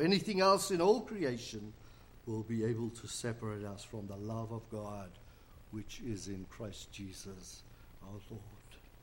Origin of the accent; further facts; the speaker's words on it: South Africa; first language Afrikaans; English is a second language; the Heidelberg Catechism written in Afrikaans, my mother tongue.